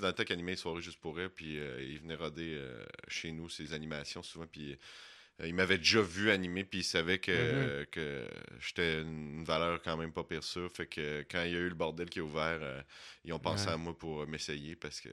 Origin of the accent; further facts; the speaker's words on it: Laval, Quebec, Canada; toi, tu viens de là, ouais, je viens de Laval